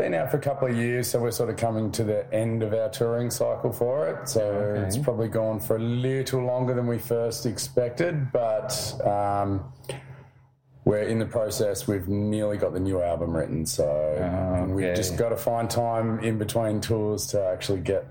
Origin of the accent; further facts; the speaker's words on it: Tasmania, Australia; we're from Tasmania, which is pretty much as far as you can get from any sort of touring market.